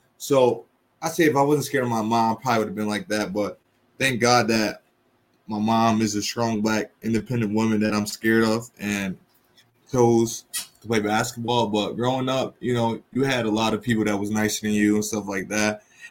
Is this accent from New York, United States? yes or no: yes; Rochester, New York, United States; Oh, growing in Rochester, you know, just like every city, you know, you go through things, you know.